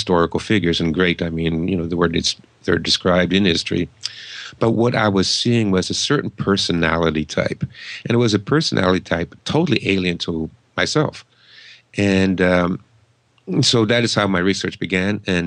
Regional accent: Toronto, Ontario, Canada; I'm born and raised in Toronto

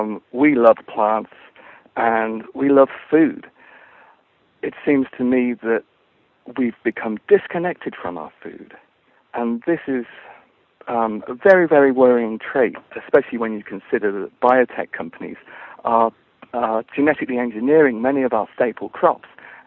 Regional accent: Midlands, United Kingdom; I grew up in Britain, and I'm just a typical supermarket kid from the 70s, really. And I grew up in a typical housing estate in the Midlands

